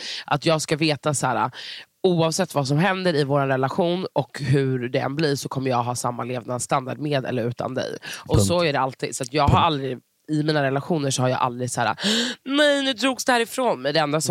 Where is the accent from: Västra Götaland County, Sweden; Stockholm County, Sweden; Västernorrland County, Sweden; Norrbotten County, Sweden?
Stockholm County, Sweden; Stockholm; Alltså jag är så söder som man kan bli. Jag har bott i innerstan hela mitt liv liksom.